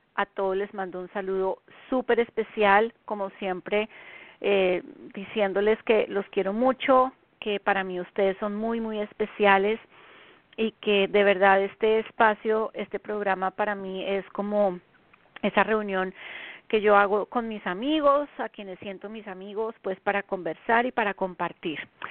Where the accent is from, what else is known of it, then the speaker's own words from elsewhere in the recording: Colombia; now in United States; en los Estados Unidos, la zona este de los Estados Unidos, desde donde transmito mi programa. Son las 8 de la noche en mi tierra natal, Colombia.